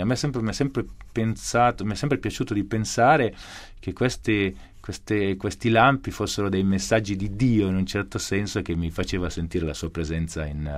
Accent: Verano Brianza, Lombardy, Italy; Verano Brianza, nell'allora provincia di Milano.

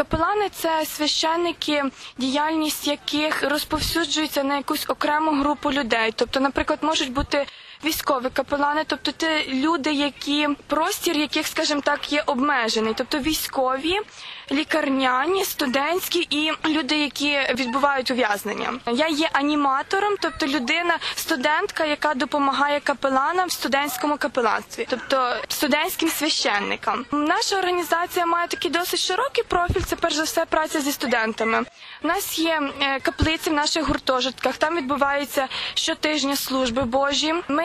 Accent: Polonne, Khmelnytskyi Oblast, Ukraine; now in Lviv, Ukraine; Я з Хмельниччини, це містечко Полонне, це районний центр Хмельниччини, але навчаюся у Львові.

